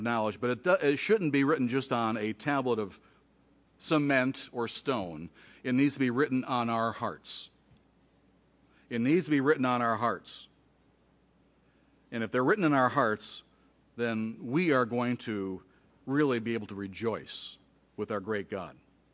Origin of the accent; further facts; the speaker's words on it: Detroit, Michigan, United States; even though I was raised, born and bred in Detroit, I almost kind of like a, I don't know, a bumpkin.